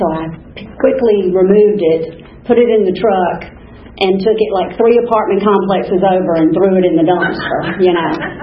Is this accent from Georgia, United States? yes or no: yes; Georgia, United States; And I grew up in Fayette County, and back then Fayette County was dry. Well, no, I take that back. Fayetteville was dry.